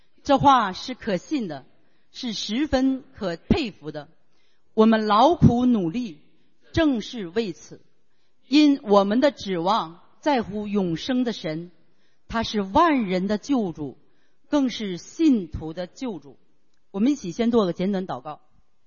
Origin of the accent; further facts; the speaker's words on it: China; 我们作为中国人心中是不是非常的激动啊？